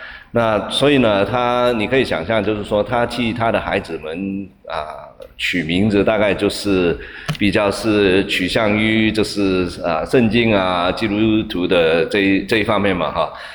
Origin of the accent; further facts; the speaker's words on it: Hong Kong; 我是生长在这个香港嘛，我在香港长大的，那香港呢这个人很挤啊，好多人啊，这样子啊，就是整个街上都是人啊，